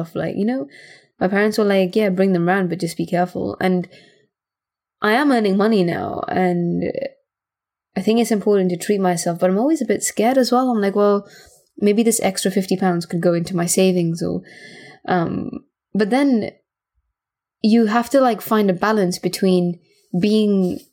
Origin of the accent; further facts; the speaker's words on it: Gibraltar; when I was a kid and we were raised in Europe, in Gibraltar, my parents came from India.